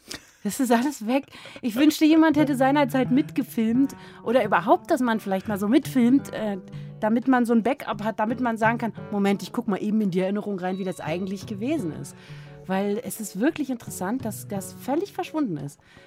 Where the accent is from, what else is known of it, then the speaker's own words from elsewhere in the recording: Berlin, Germany; es ist mir in meiner Heimatstadt Berlin etwas aufgefallen